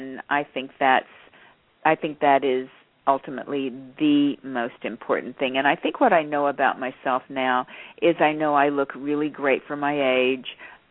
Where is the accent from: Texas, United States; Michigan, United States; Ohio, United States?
Texas, United States; even though I came from Texas and didn't, you know, and came up there by myself and I was very young, I was pretty independent.